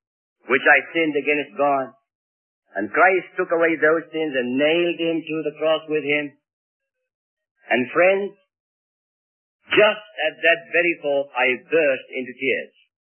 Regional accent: Egypt; Matter of fact, I know that there were only two churches building in my hometown. It was about 70 miles southwest of Cairo, Egypt.

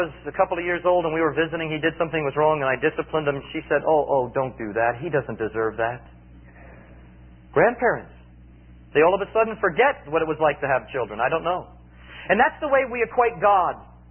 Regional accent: United States; born there; I was born in America

